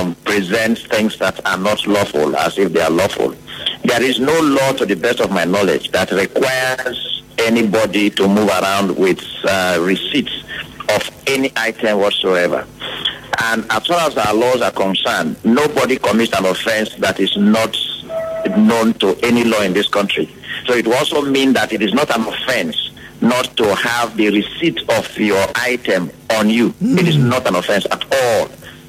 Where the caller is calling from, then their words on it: Port Harcourt, Rivers, Nigeria; I'm calling from Port Harcourt.